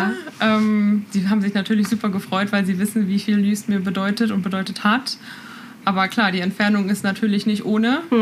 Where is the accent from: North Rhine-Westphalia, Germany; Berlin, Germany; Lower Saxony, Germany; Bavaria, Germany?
North Rhine-Westphalia, Germany; Gelsenkirchen; Ursprünglich komme ich aus Gelsenkirchen, aus dem Ruhrgebiet.